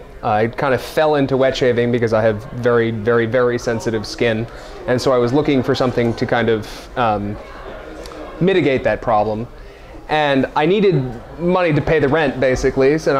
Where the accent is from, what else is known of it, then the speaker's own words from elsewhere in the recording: New York, United States; I'm from upstate New York, and that's where production is currently based, but I actually split my time 50-50 between upstate New York and Boston.